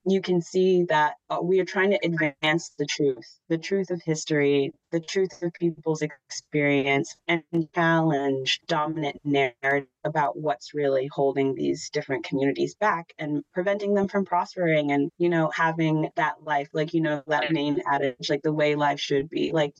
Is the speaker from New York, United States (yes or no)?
no; Maine, United States; I grew up in Maine, but not until I was in this role, because I've always primarily lived rurally.